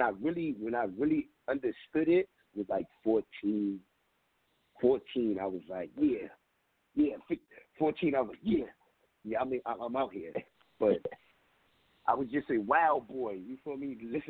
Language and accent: English; Bronx, New York, United States; My hood is my city. You hear me? I'm from the Bronx, though, but my hood is my city.